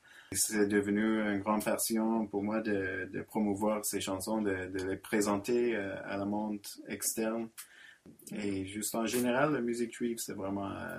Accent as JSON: {"language": "French", "region": "Alberta", "country": "Canada", "tie": "born or raised there", "second_language": "French", "moved": "as an adult", "lives_now": "Montreal, Canada", "said": "j'ai grandi en Alberta, en fait. Français, c'est une récente addition, mais pas si récente. J'ai pas trop d'excuses, mais bon, ça fait quand même presque 20 ans que je suis à Montréal. Mais oui, j'ai grandi en Alberta."}